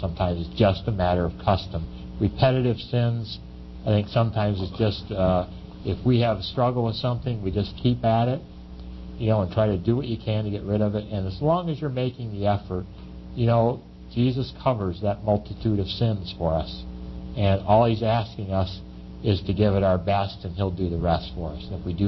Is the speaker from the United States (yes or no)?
yes; Midwest, United States; I come from the Midwest, you know, where the brethren have very different sort of things